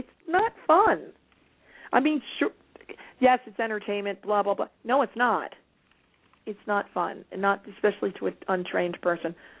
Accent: Kannapolis, North Carolina, United States; I'm from the South. I'm from Kannapolis, North Carolina, not far from Charlotte.

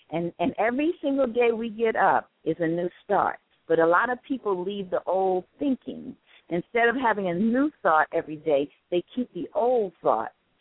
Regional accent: Brooklyn, New York, United States; I was from the Brownsville section of Brooklyn and in the Van Dyke Projects, and we lived on the 10th floor. And I remember, you know, growing up

